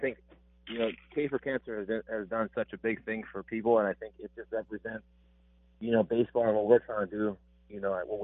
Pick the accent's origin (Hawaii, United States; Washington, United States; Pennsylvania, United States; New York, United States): Hawaii, United States; You know, growing up in Hawaii, cornhole isn't the first thing you learn how to play, but, you know, being in the Midwest for a little while